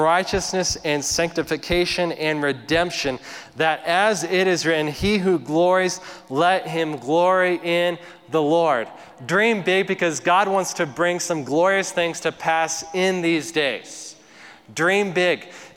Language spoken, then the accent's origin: English; Kit Carson, Colorado, United States; I had like a flashback to growing up in Kit Carson where there's just nothing there and just open fields